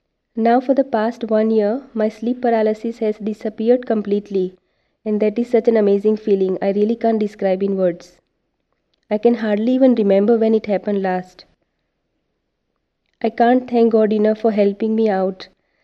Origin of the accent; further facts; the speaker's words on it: Melbourne, Victoria, Australia; from Melbourne, Australia.